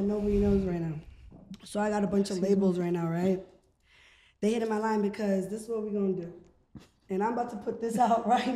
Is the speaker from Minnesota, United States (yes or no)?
no; East Palo Alto, California, United States; also born or lived in Oakland; I'm from East Palo Alto, born and raised in Oakland, East Palo Alto. So I'm a bay bitch.